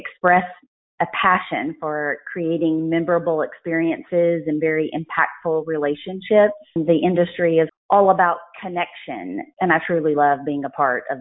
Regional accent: Georgia, United States; I'm from North Georgia area, which is where we're based.

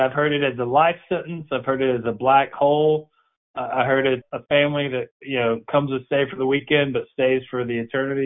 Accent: Bristol, United States; I can't say enough good things about growing up in Bristol and that part of the world.

